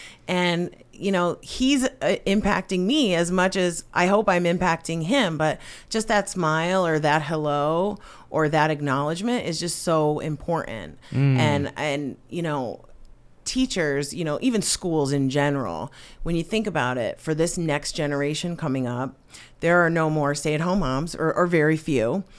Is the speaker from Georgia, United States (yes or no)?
no; West Pittston, Pennsylvania, United States; I'm from West Pittston, Pennsylvania, and I went to Wyoming area at the time